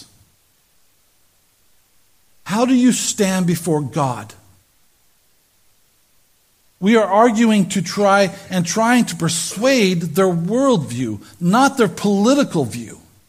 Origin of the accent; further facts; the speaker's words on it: South Dakota, United States; I grew up in the Midwest, South Dakota, had a graduating class of about 40 people.